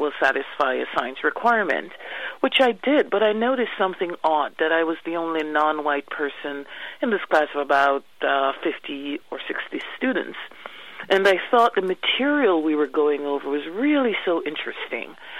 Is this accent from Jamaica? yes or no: yes; Jamaica; now in United States; I grew up in Jamaica, and there everybody took an interest in the environment.